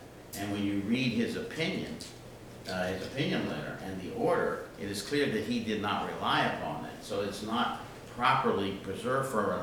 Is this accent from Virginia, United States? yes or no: yes; Charlottesville, Virginia, United States; I'm from Charlottesville